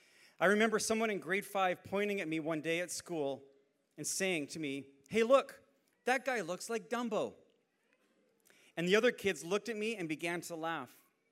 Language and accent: English; Canada; And we're Canadian, we think about hockey all year